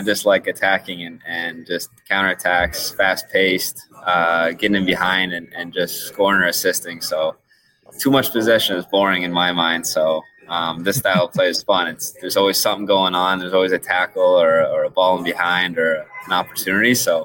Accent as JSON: {"language": "English", "town": "Port Williams", "region": "Nova Scotia", "country": "Canada", "said": "I'm Port Williams, so I'm in Kentville, a nice place, but I do like to say I'm from Port Williams."}